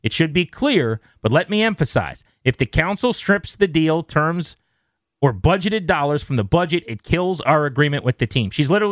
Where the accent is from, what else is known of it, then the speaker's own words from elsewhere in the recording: Kentucky, United States; I got a stadium in my home state, the Commonwealth. I don't have to cross the river.